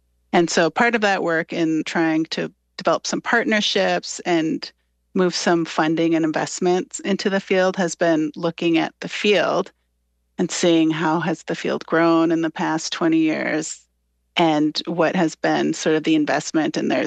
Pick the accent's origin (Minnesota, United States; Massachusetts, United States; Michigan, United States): Minnesota, United States; Cass Lake; now in Stillwater, United States; I grew up at the Leech Lake Reservation, born and raised in Cass Lake. I live in Stillwater, and yeah, I'm a citizen of the Boys Fort Band of Ojibwe.